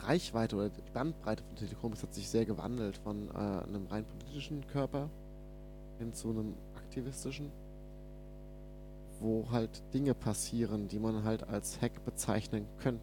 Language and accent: German; Berlin, Germany; also born or lived in Rhine-Main area; Ich komme aus Berlin, habe vorher im Rhein-Main-Gebiet gelebt